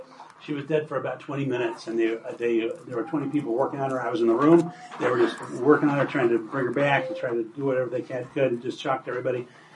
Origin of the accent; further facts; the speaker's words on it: Inkom, Idaho, United States; We're from Pocatello. I was raised in Income, raised with 9 siblings in a 2-bedroom house with no indoor plumbing, up Buckskin, or up Rabbit Creek, if you have any idea where that is.